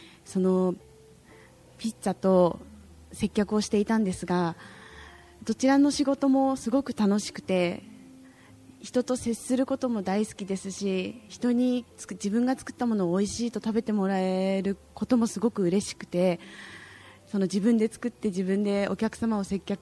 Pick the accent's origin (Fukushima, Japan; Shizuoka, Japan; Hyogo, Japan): Fukushima, Japan; Okuma; 浜通りにある大熊町出身です。